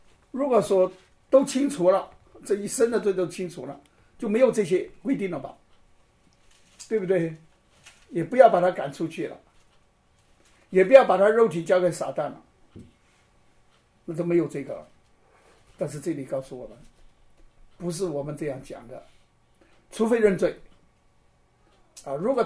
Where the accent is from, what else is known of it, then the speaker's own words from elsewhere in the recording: China; 在我们中国人讲这是乱伦的